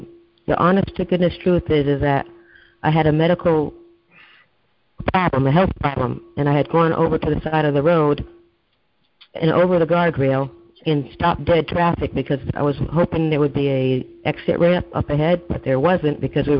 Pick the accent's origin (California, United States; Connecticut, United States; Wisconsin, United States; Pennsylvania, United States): Connecticut, United States; I'm from Connecticut.